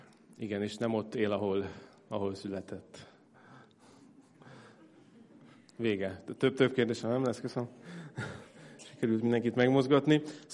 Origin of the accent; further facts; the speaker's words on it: Kaposvár, Somogy, Hungary; Én a szülővárosom, az Kaposvár, én nekem az az egyik otthonom, de az túl messze van, ott sajnos úgy néz ki egyelőre, hogy ott nem fogok tudni lakni, onnan eljöttem.